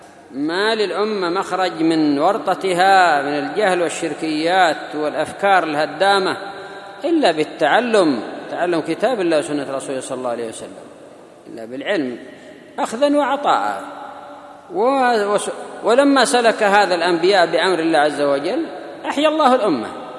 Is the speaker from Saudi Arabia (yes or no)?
no; Yemen; خاصة عندنا في اليمن ما يقولون سيدي